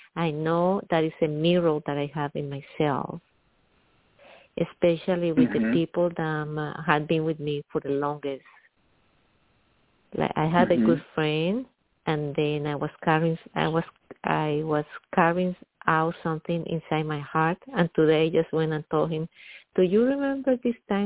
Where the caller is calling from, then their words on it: Middletown, New York, United States; I'm calling from, I'm calling from upstate New York, Middletown.